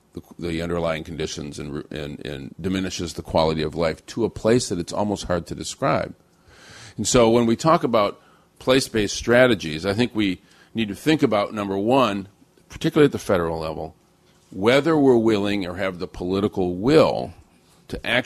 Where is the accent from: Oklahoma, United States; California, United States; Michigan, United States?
Michigan, United States; Flint; I'm a product of one, my hometown of Flint